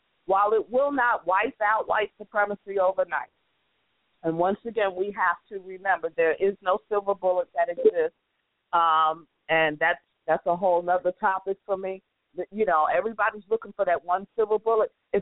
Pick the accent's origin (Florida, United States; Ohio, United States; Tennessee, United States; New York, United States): New York, United States; Man, I'm from New York.